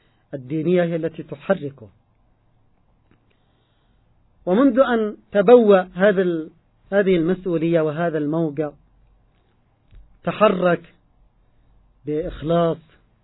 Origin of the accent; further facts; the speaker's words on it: Yemen; من التعبيرات المحلية في بلدنا اليمن